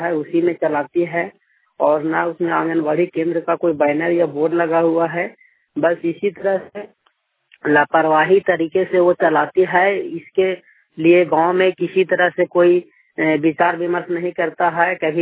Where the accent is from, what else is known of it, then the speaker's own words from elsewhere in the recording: Chatra, Jharkhand, India; और मेरा गांव करगु पटेर, पंचायत बरैनी, पोस्ट बरैनी, जिला चतरा, थाना चतरा, प्रखंड चतरा, राज्य झारखंड का स्थानीय निवासी हूं।